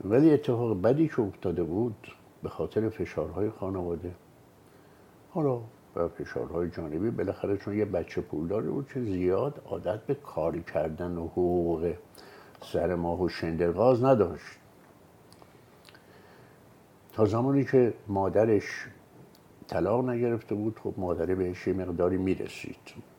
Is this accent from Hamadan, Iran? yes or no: no; Tehran, Tehran Province, Iran; من سال 1327 روز اول اردیبهشت 1327 در بیمارستان زنان تهران متولد شدم